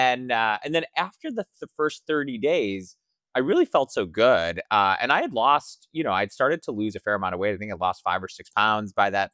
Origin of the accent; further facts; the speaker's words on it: India; And, you know, I'm Indian. My mom makes great Indian food.